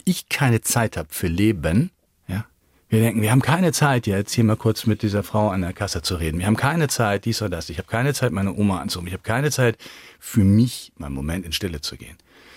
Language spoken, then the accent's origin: German; Kiel, Schleswig-Holstein, Germany; now in Allgäu, Germany; Ich komme ja aus Kiel, oben von der Ostsee. Und hätte mir nie gedacht, dass ich da mal im Allgäu lande.